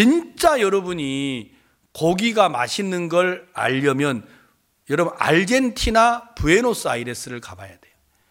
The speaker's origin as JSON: {"language": "Korean", "town": "Wando", "region": "South Jeolla", "country": "South Korea", "said": "저는 전라남도 완도 사람인데"}